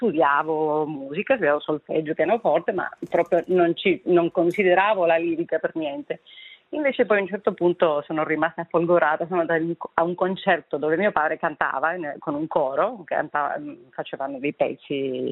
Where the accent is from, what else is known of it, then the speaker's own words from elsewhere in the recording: Las Palmas de Gran Canaria, Canary Islands, Spain; Italian is a second language; La mia città è Las Palmas de Gran Canaria, che è anche la città dove è nato